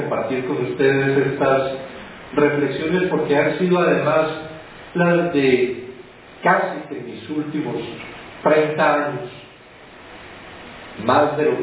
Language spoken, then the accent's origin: Spanish; Medellín, Antioquia, Colombia; en Medellín, que es la ciudad de donde soy oriundo